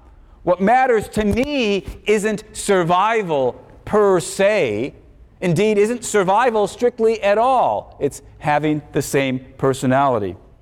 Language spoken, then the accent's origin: English; Chicago, Illinois, United States; Doesn't remember being … doesn't remember growing up in Chicago, doesn't remember my family